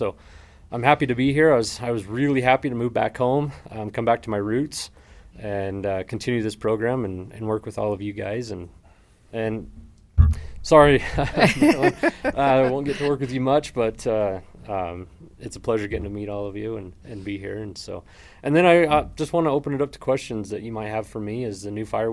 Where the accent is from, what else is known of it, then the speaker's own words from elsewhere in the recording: Cedar City, Utah, United States; I'm actually from Cedar City, born and raised here. Graduated Canyonview High School in 2006.